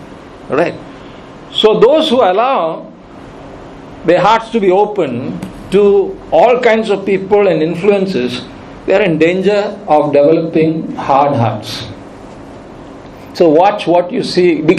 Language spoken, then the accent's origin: English; Palangnad, Kerala, India; Now, I grew up in Palangnad, and the place is full of paddy fields. When we were kids, and when it rains, you have the boats, you can go inside through the stream, and on either side there's paddy field.